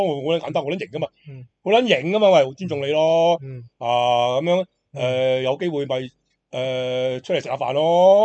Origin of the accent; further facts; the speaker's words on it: Foshan, Guangdong, China; 因為你知我佛山人嚟噶，我年年都要拜山。